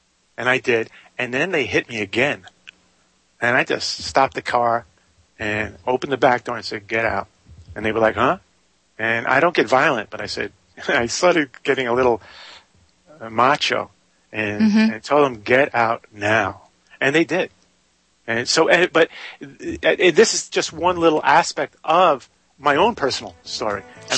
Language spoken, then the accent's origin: English; New York City, New York, United States; I was brought up in New York City, and I drove a taxi at night in Manhattan